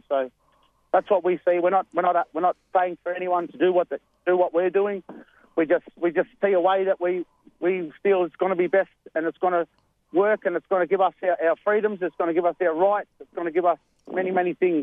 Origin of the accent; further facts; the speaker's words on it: Victoria, Australia; So me in particular, I'm a sovereign nation man of Jaburong. That's the country I come from. That's the land that I descend from.